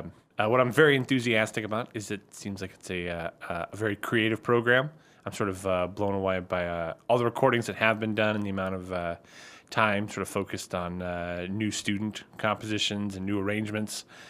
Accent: Monterey, California, United States; I grew up in Monterey, California, and they have a very famous, very long-running jazz festival

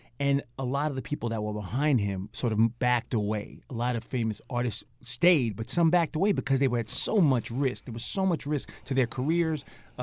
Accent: New York, United States; I grew up in Westchester County.

